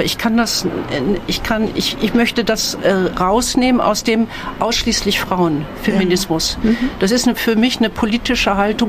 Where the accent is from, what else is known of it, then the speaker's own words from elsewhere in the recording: West Germany, Germany; ich fühlte mich sowieso immer schlecht als Deutsche, als Frau dann sowieso. Als Deutsche, wenn ich im Ausland war